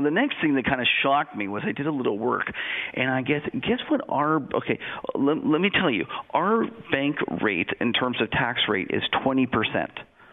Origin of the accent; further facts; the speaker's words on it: Canada; I'm a Canadian